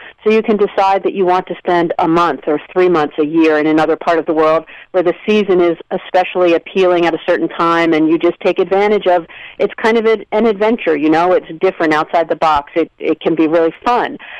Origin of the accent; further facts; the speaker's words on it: Baltimore, Maryland, United States; moved away as an adult; also born or lived in Waterford, Ireland / Paris, France; now in Panama City, Panama; I'm from Baltimore, Maryland. Grew up there, and then about 21 years ago left and moved to Ireland, and I lived with my family in Waterford, Ireland for 7 years, and then we moved to Paris, and we lived in Paris for 4 years